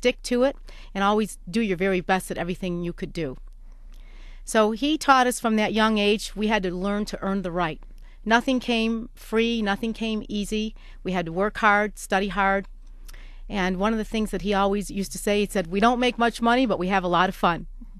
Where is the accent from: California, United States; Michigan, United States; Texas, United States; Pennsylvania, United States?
Michigan, United States; Detroit; Well, I was raised in Detroit, and I have one brother and two sisters.